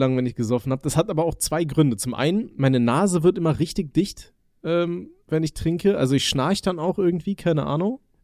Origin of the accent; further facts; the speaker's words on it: Aachen, North Rhine-Westphalia, Germany; Ich komme ja aus NRW, also aus Aachen ursprünglich. Da wurdest du ja von Kind auf, wurde es mit so Karnevalsmucke und so weiter zugeballert